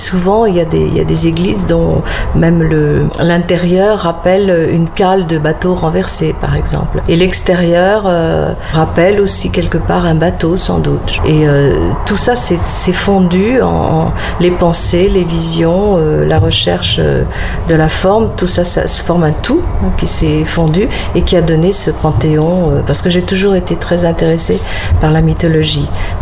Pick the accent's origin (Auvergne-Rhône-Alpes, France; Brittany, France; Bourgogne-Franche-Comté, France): Brittany, France; moved away; J'ai un arrière-grand-père qui breton qui était tailleur de pierre, qui avait sa carrière de granit. Moi, je suis née en Bretagne. Toute mon enfance, j'ai passé en Bretagne. Après, je suis allée à Paris et je retourne régulièrement en Bretagne.